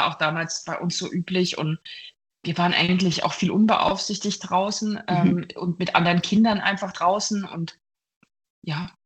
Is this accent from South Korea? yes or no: no; East Germany, Germany; Durch meine Kindheit in der DDR.